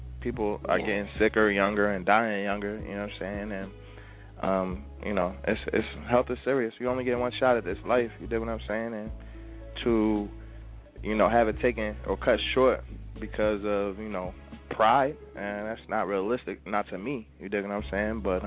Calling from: Washington, District of Columbia, United States; I'm out D.C.

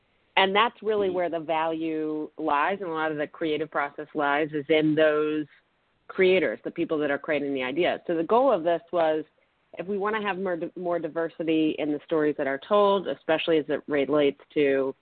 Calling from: Washington, District of Columbia, United States; I am calling from the nation's capital.

